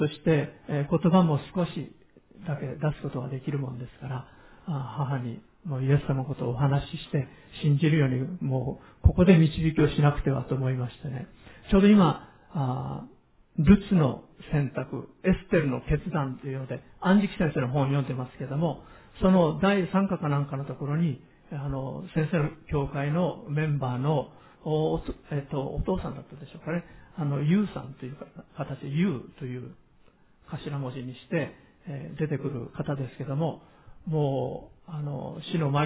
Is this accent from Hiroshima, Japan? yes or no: yes; Hiroshima, Japan; 先週広島に帰ってきまして、水曜日の夜は、私の、故郷の、私の田舎のすぐ近くの三好市というところにあります